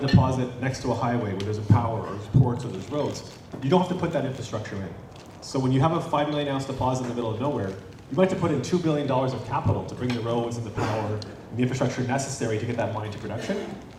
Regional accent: Canada; I love Canada, I'm from Canada, I'm a little frustrated with it these days, but I still love my country.

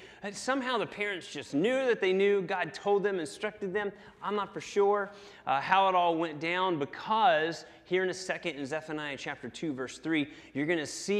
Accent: West Virginia, United States; My wife and I are from West Virginia. And so being that we're from West Virginia, when we go up the holler

